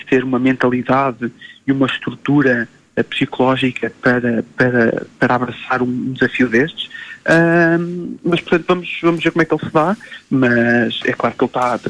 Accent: Portugal

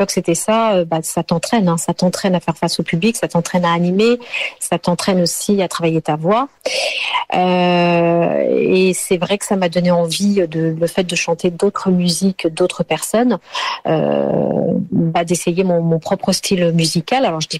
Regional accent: France; born there; même si je suis née en France, même si ma vie aujourd'hui est entre la France et le Portugal, mais j'ai quand même été attirée par cette culture portugaise et par mes racines.

